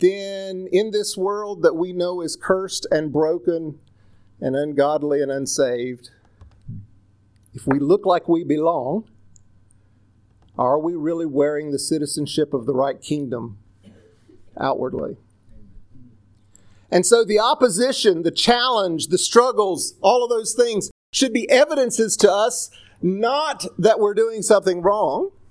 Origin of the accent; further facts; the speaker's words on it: North Carolina, United States; born or raised there